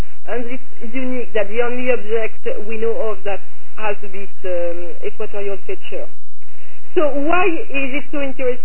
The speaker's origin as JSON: {"language": "English", "country": "France", "said": "Oh, I'm from France."}